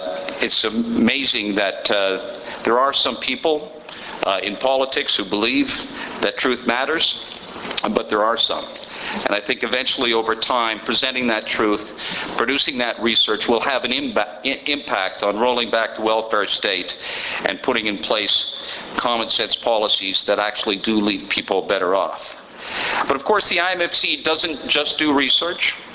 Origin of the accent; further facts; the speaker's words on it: Canada; Thank you sincerely, both as a former minister and as a Canadian citizen.